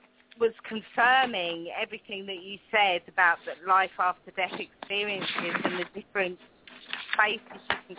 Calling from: United Kingdom

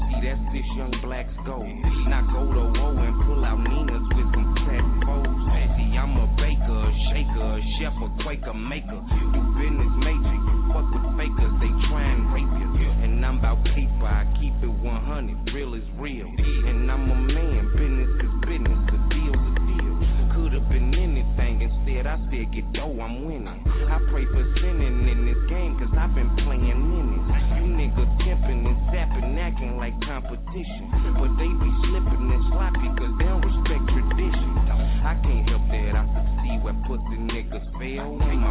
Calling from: Minneapolis, Minnesota, United States; Northside, Minneapolis, Minnesota. Where I'm

